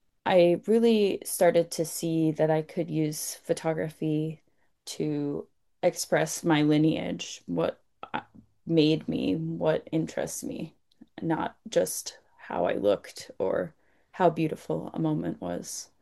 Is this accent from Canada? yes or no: no; Maine, United States; I grew up on the Penobscot Reservation. I currently reside in Abenaki territory in what's now known as Southern Maine.